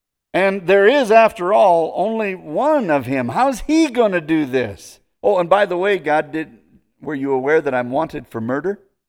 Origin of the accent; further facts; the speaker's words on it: Williams Lake, British Columbia, Canada; moved away as an adult; now in Yuma, United States; when I was raised in Williams Lake, British Columbia, and didn't even know where Arizona was.